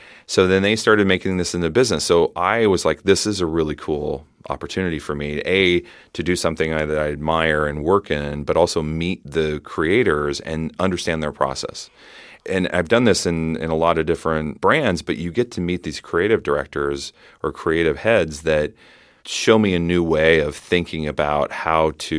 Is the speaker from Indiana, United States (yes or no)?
no; Iowa, United States; Well, I grew up in Iowa, which is about 4 hours from Chicago